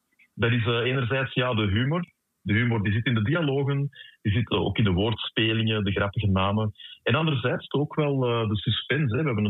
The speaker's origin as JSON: {"language": "Dutch", "town": "Deurne", "region": "Flanders", "country": "Belgium", "said": "Maar ik ben van Deurne, dus uiteraard ben ik voetbalsupporter"}